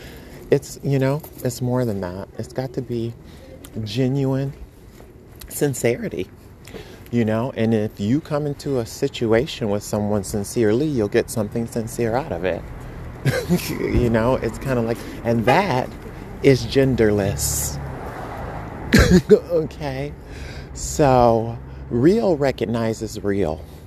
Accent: New York, United States; You, like, as a New Yorker, you're like, my day's going to go like this.

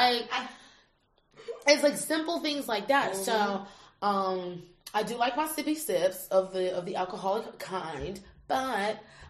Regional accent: Virginia, United States; I'm from Northern Virginia by D.C.

